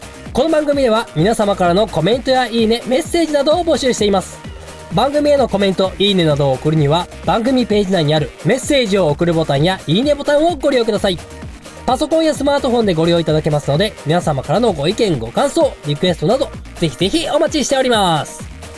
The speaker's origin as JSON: {"language": "Japanese", "region": "Hokkaido", "country": "Japan", "said": "勝手にね、標準語喋ってるつもりでいるわけですよ。北海道人は、本当に。"}